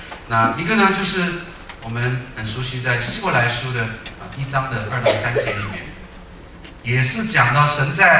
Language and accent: Chinese; Sichuan, China; 我说四川，我是四川人